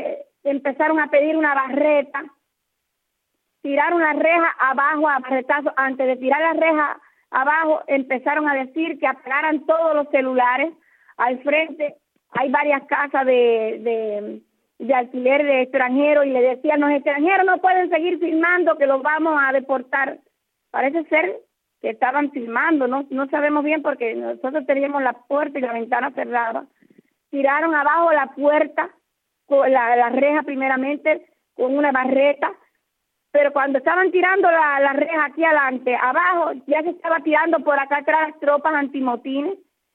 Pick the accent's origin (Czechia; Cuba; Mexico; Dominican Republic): Cuba; somos cubanos